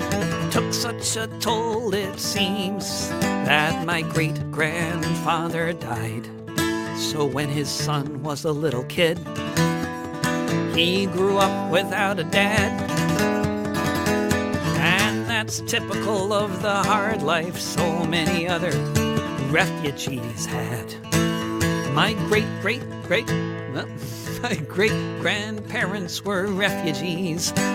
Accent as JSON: {"language": "English", "town": "New York City", "region": "New York", "country": "United States", "tie": "born there", "said": "My great-grandparents were refugees. That should be a normal thing to say. I was born in New York City. My people came from far away."}